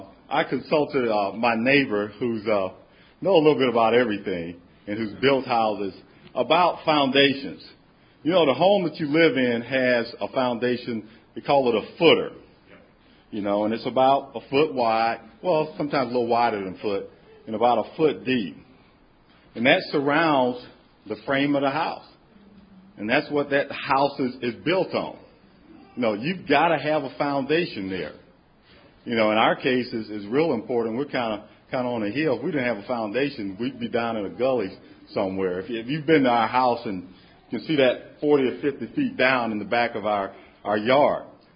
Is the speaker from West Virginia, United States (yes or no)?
no; Florida, United States; I'm from South Florida, and before Hurricanes Rita and Katrina, there was Andrew.